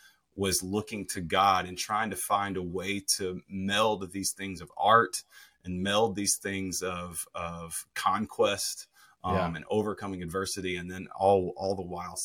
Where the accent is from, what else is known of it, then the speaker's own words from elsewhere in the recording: Mississippi, United States; even though I grew up in Mississippi, people didn't like belittle that or make me not feel masculine